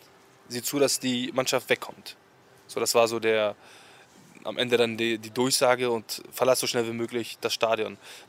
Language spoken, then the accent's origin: German; Kabul, Afghanistan; now in Germany; Ich bin in Kabul geboren, bin Afghane, lebe in Deutschland.